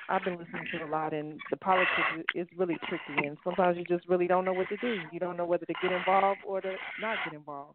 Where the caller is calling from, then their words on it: Charlotte, North Carolina, United States; I'm calling from Charlotte, NC, and I've been listening to everything.